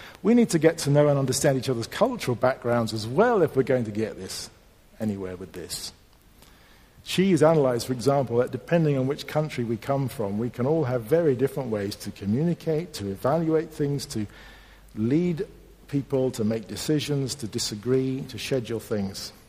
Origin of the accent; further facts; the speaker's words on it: United Kingdom; now in Germany; Actually, as a British person, I think probably the German way is better